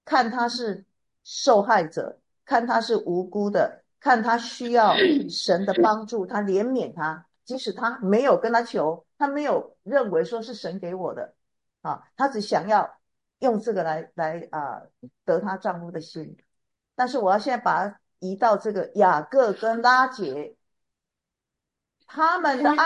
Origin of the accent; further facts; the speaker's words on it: China; 跟我们中国人的时候应该有点相通。